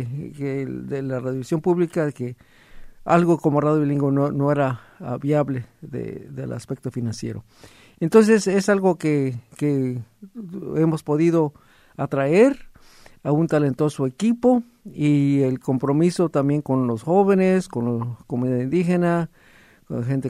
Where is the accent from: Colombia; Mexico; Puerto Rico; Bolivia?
Mexico; Oaxaca; Yo soy mixteco de Oaxaca, de la Mixteca Baja